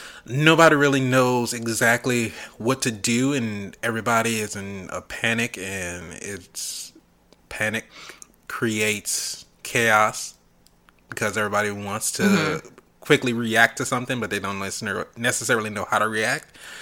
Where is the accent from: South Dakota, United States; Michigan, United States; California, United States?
California, United States; I'm coming from California to go to MSU